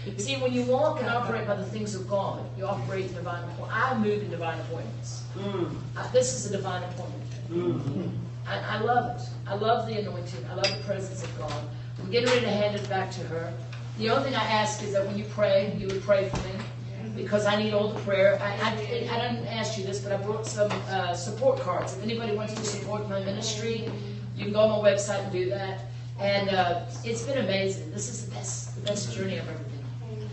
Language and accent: English; United States; I'm not from South Africa. I'm from America. I live in Louisville, Kentucky.